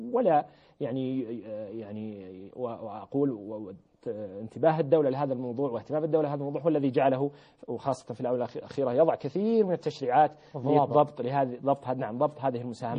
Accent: Saudi Arabia; الإشكال عندنا في المملكة العربية السعودية أن مع وفرة المال بعد الطفرة الأولى اجتمعت عند الناس أموال

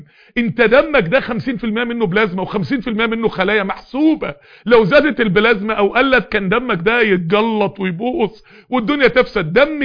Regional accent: Mansoura, Dakahlia, Egypt; قعدت واقف قدام النيل كده عندنا في المنصورة

